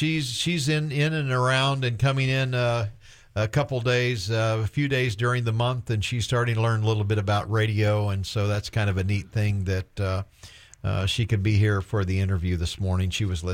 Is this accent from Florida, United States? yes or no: yes; Fort Myers, Florida, United States; born there; I was born in Fort Myers. Listen, I started out over there